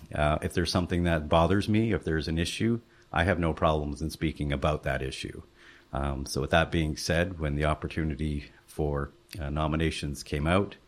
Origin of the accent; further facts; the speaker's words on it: Baie Verte, New Brunswick, Canada; now in Sackville, Canada; I'm actually from Bayvert. I grew up there pretty much all my life. I moved here to Sackville in 2008 when I joined Mineris with a new position there.